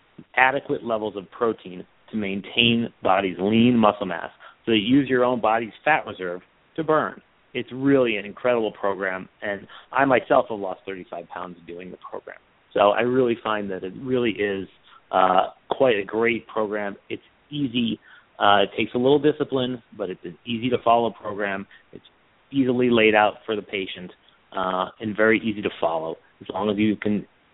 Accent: East Coast, United States; Growing up on the East Coast, I had a fantastic opportunity as a youth to ski quite often with my family

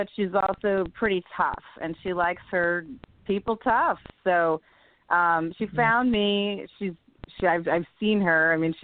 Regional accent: New Jersey, United States; I grew up in Jersey, in like rural Jersey.

